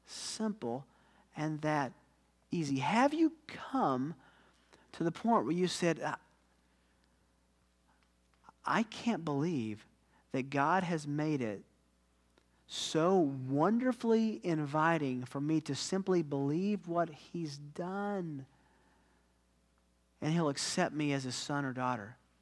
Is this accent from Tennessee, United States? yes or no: yes; Tennessee, United States; I'm from Tennessee. English is technically my second language.